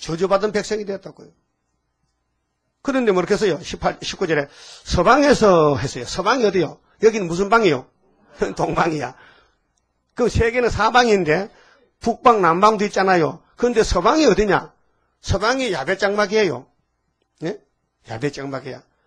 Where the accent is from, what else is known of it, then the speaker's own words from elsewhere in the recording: Uiseong, North Gyeongsang, South Korea; 그래서 제가 의성에서 왔어요.